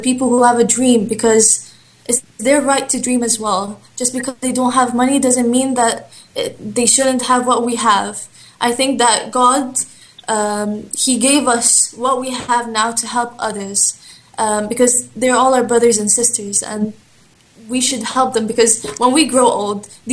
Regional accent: Qatar; also born or lived in Egypt; and I'm Qatarian Egyptian. I'm from the Qatarian royal family. Since I was about 4 years old, I've been doing a lot of charity work around many provinces in Egypt.

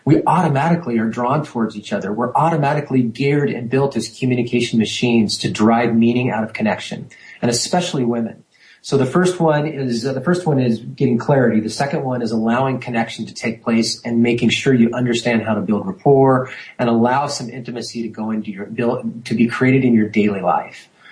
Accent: Alaska, United States; I was born and raised in Alaska and went fishing with my dad, 9 years old.

